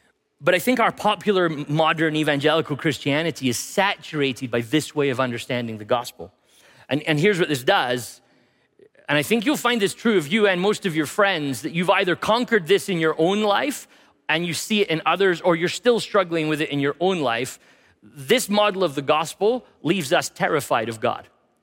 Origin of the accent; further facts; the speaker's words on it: Scotland, United Kingdom; I'm Scottish, right? It's about as gentle as we get.